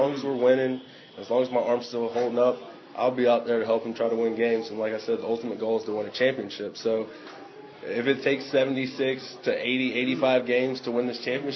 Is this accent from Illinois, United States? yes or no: no; South Carolina, United States; now in Tennessee, United States; I'm from South Carolina. I live in Tennessee now.